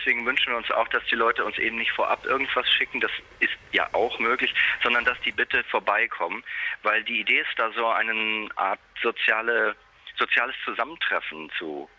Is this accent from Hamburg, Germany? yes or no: yes; Hamburg, Germany; born there; der ist auch aus Hamburg, ist auch wie ich gebürtiger Hamburger.